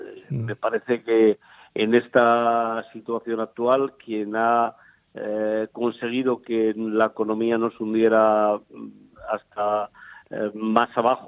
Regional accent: Asturias, Spain; Mi familia siempre trabajó en el campo. Yo soy de Asturias y me crié justamente en un minifundio

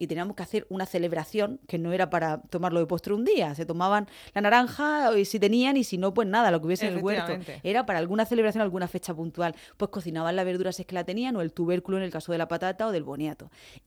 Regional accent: Region of Murcia, Spain; yo como murciana de pro que soy y defensora de las recetas tradicionales

